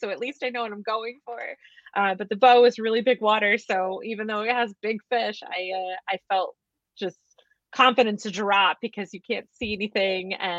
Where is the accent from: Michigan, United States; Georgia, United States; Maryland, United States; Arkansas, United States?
Maryland, United States; I'm originally from the East Coast of Maryland, so I remember going deep sea fishing